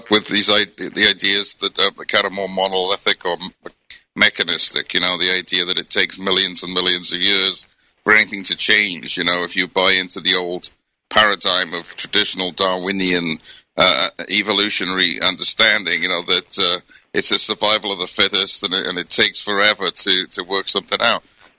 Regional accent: United Kingdom; now in United States; I hadn't lived in the States long enough because I grew up in Britain

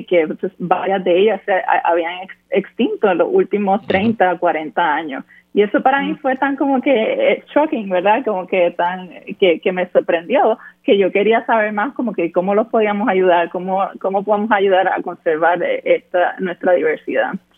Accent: Bayamón, Puerto Rico; now in United States; yo soy de Bayamón, Puerto Rico, así que hice mi bachillerato y la maestría en la Universidad de Puerto Rico en Río Piedras

